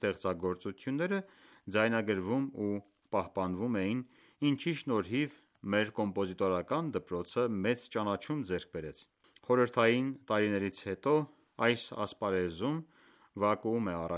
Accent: Buenos Aires Province, Argentina; moved away as an adult; also born or lived in France; now in United States; Ես նախ եւ առաջ ծագումով հայ եմ, ապա ֆրանսիացի եմ, ըստ ծննդավայրի եւ արգենտինացի իմ անձի ձևորման առումով, քանի որ պատանեկությունս անցել է Բուենոս Այրեսի արվարձանում։ Դրանից հետո միայն 22 տարեկանից ապրել է Միացյալ Նահանգներում։

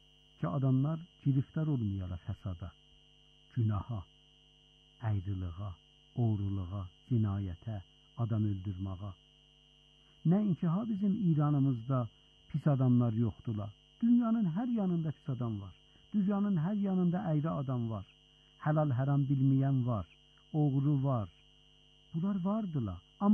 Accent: Iran; Dedik, biz İranlıyıq.

